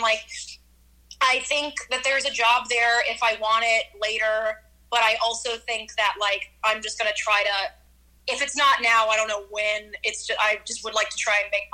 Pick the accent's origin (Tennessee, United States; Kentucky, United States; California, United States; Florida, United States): Tennessee, United States; Nashville; I was born and raised in Nashville, and we all met doing comedy.